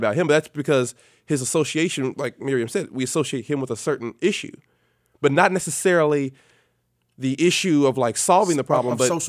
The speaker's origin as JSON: {"language": "English", "town": "Louisville", "region": "Kentucky", "country": "United States", "tie": "born or raised there", "said": "at least my time growing up in West Louisville, people talk about all the time anyway."}